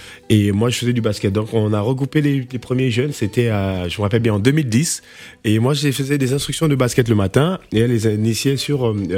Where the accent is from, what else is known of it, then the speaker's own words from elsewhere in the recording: Gabon; also born or lived in Benin; C'est moi, j'ai grandi au Gabon et au Bénin.